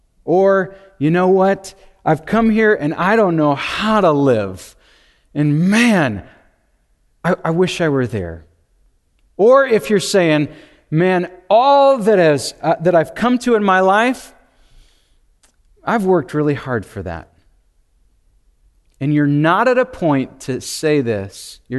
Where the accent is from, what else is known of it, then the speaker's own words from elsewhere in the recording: Green Bay, Wisconsin, United States; moved away as an adult; also born or lived in Ohio / Missouri / East Africa; now in Dallas, United States; I was born in Green Bay, Wisconsin, till I was 18 years old. I went to college in Ohio for 4 years, married my sweet wife, whose name is Hannah. We lived in Missouri for 2 years.